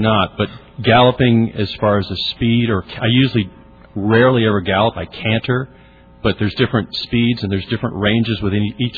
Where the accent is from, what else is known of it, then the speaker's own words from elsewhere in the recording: Los Angeles, California, United States; Good afternoon. … I'm from Lakeview Terrace, and I'm going to be speaking for the Foothill Trails District Neighborhood Council Equestrian Committee.